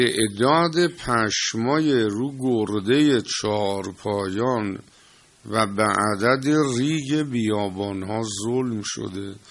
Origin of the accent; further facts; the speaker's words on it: Iran; نگفتم من ایرانیم